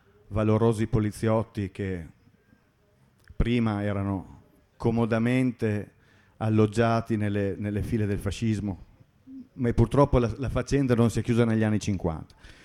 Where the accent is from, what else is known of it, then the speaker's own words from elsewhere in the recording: Parma, Emilia-Romagna, Italy; Comunque, io vengo da Parma.